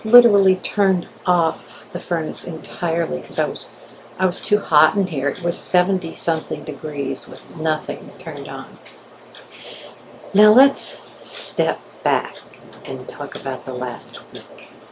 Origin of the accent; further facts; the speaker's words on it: Midwest, United States; now in Wilmington, United States; I grew up in the Midwest, where we knew from snow. I grew up learning how to drive on ice and snow.